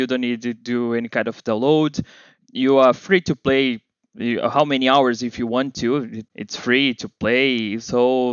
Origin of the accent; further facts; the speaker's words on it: Rio de Janeiro, Brazil; accent: Brazilian; English is a second language; And I am here from Brazil, Rio de Janeiro.